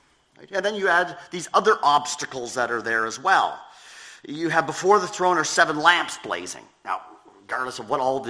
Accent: Canada; When I grew up in Canada, we had great thunderstorms

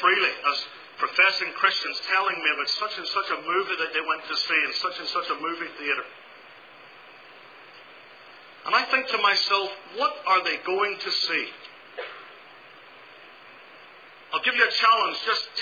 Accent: Belfast, Northern Ireland, United Kingdom; Growing up in Belfast, Northern Ireland, there were lots of nice things that we did. But there were a lot of things that we did not do as a Christian family.

